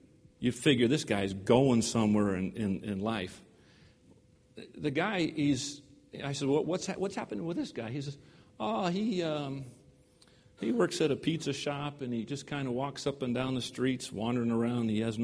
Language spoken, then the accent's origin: English; Connecticut, United States; I went back to visit my parents in Connecticut, in my hometown where I went to high school.